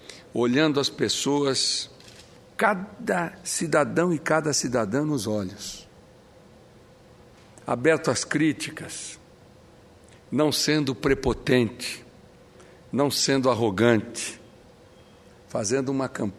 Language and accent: Portuguese; Corumbá, Mato Grosso do Sul, Brazil; born there; Mato Grosso do Sul, meu estado, da minha Corumbá, a cidade onde eu nasci.